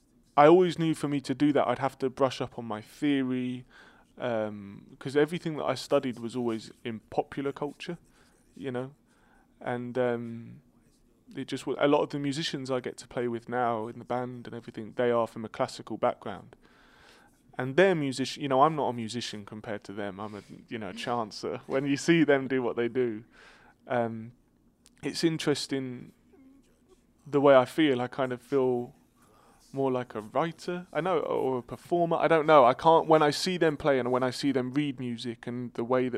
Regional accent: East of England, United Kingdom; born there; Yeah, I would say, but I think it's because of my accent, I say Hertfordshire.

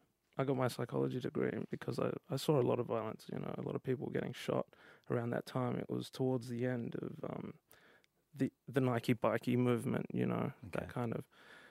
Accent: Dandenong, Victoria, Australia; But then, I grew up in Dandenong and I saw real violence and it was very different, you know.

